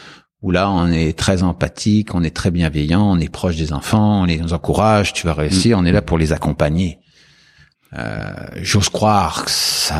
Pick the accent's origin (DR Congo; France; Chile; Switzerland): France; now in Canada; en tant que Français